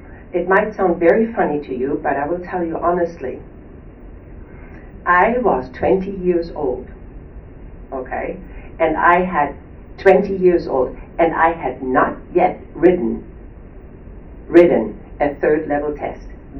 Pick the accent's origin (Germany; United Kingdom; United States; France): Germany; English is a second language; I was born and raised in Germany on a little farm. My father was a breeder. My family loved horses